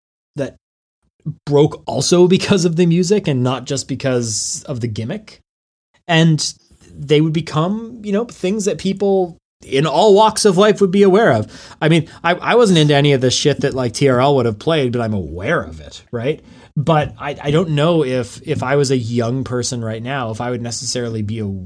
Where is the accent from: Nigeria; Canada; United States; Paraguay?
Canada; I'm Canadian